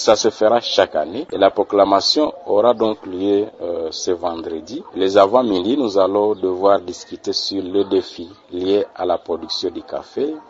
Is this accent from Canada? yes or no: no; DR Congo; nous en tant que Congolais.